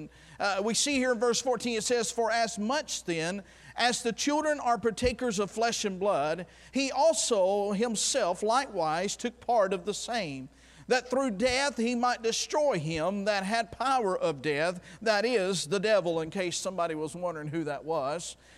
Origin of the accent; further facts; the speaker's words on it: Enterprise, Alabama, United States; born there; I was born in Enterprise, Alabama, the home of the boll weevil. Hospital was just a country hospital.